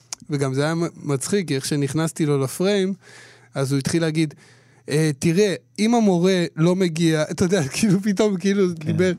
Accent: Hadera, Haifa District, Israel; אמנם אני גדלתי בחדרה, אבל גבעת אולגה זה המקום שבו אבי גדל, ויש לי שם משפחה גדולה וחברים רבים, ואני סוג של גדלתי בגבעת אולגה, זאת אומרת, זה היה הבית השני שלי

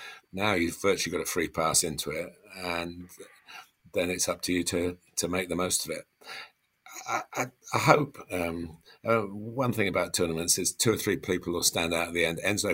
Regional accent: England, United Kingdom; And of course, as an Englishman, I hope that it's of a cliche, isn't it, bringing it back home.

